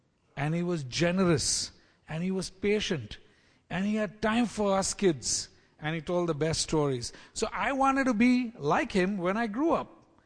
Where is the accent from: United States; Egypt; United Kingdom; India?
India; Mumbai, Maharashtra; So I grew up in a fairly middle-class family in Bombay, India.